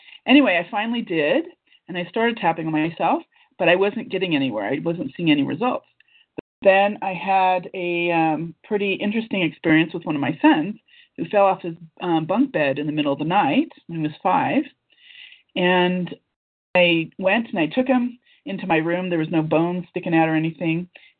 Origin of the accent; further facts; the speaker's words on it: United States; moved away as an adult; now in Germany; I'm an American, but I live in Germany, and I've lived here since 1996.